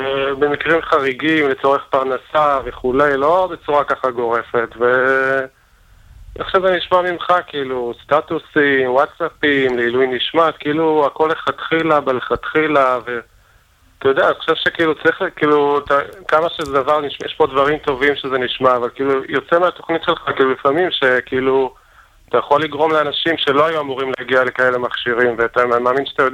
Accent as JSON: {"language": "Hebrew", "town": "Elad", "region": "Central District", "country": "Israel", "said": "אני מאלד."}